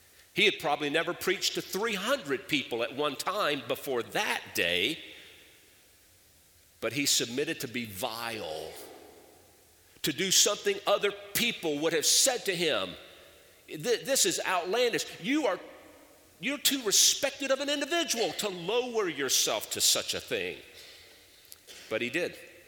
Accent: Winston-Salem, North Carolina, United States; now in Indianapolis, United States; Very special experiences where I grew up in Winston-Salem.

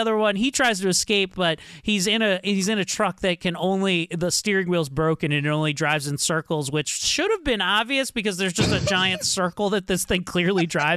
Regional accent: Melbourne, Victoria, Australia; We're from Melbourne.

